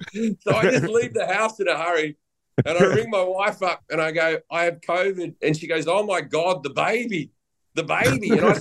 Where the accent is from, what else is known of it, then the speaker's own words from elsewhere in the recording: Australia; she's British and I'm Australian.